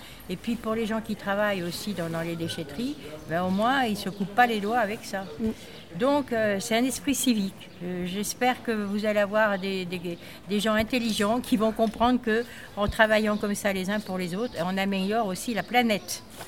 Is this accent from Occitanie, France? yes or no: no; Grenoble, Auvergne-Rhône-Alpes, France; Étant donné que je viens de Grenoble et que déjà à Grenoble, au bas de mon immeuble, j'avais organisé 3 caisses